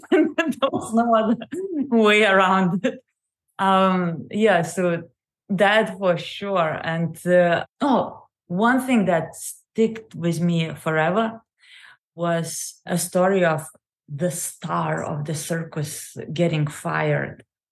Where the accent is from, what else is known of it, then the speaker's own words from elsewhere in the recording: Lithuania; I grew up in Lithuania, and my mom is Russian